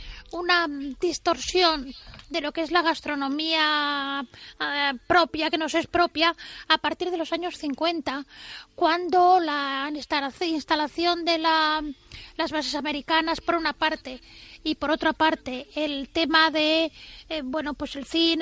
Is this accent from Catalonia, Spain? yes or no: yes; Catalonia, Spain; Y además lo estoy derribando yo, que soy catalana.